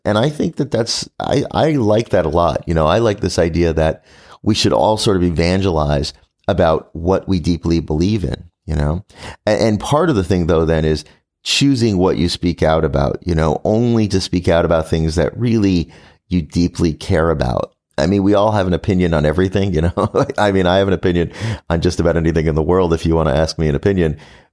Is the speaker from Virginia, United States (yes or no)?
yes; Virginia, United States; growing up in Virginia and living in Virginia and other places in the South in the 1970s and being Jewish